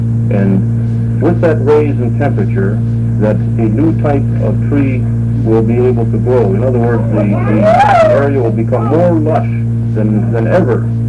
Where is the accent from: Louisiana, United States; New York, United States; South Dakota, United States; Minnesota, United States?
Minnesota, United States; born there; And I was born in Minnesota, where a lot of pheasant are in the areas.